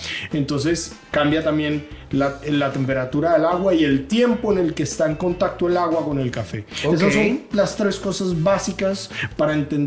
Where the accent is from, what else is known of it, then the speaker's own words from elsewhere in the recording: Paisa region, Colombia; El antiguo Caldas, que de donde soy yo, el antiguo Caldas era Antioquia, Antioquia, Quindío, Risaralda y Caldas.